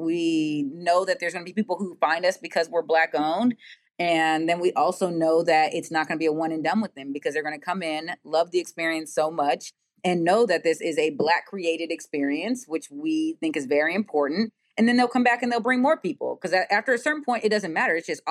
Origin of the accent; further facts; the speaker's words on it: San Jose, California, United States; We're Black women, right? And we are also from San Jose.